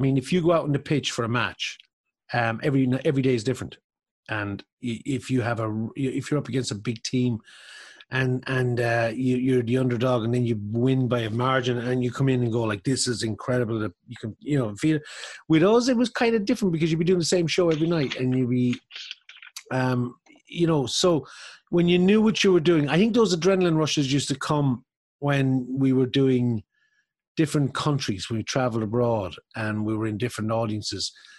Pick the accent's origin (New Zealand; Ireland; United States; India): Ireland; Thurles, Munster; I grew up in Thurles on Kickham Street